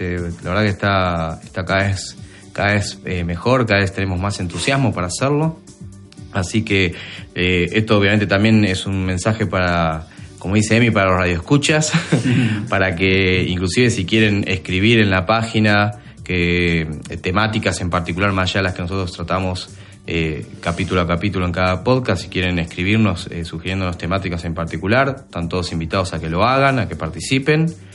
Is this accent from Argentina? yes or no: yes; Argentina; cada vez somos más los argentinos que viajamos